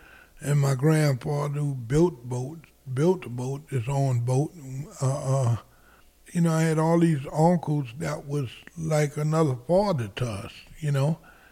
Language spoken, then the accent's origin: English; Pointe a la Hache, Louisiana, United States; I'm from Point Lahash, Louisiana. I'm 68 years old.